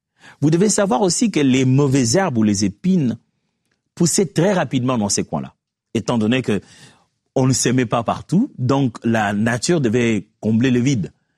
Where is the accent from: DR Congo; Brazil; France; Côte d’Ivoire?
DR Congo; Moi, je suis d'Afrique, tout vous le dit. Et nous, en particulier en République démocratique du Congo, un pays rempli